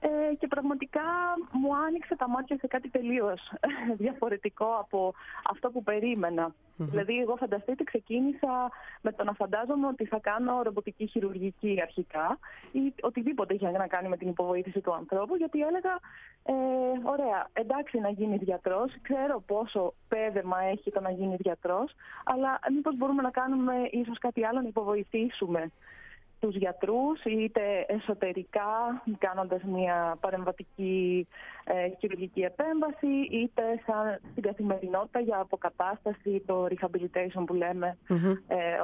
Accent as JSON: {"language": "Greek", "town": "Rhodes", "region": "South Aegean", "country": "Greece", "tie": "born or raised there", "said": "η καταγωγή της μητέρας από τα Δωδεκάνησα μας οδήγησε οικογενειακώς στη Ρόδο, οπότε από μικρό παιδί μεγάλωσα και πήγα σχολείο στη Ρόδο. Mm-hmm. Οπότε στην καρδιά μου είμαι ροδίτισσα"}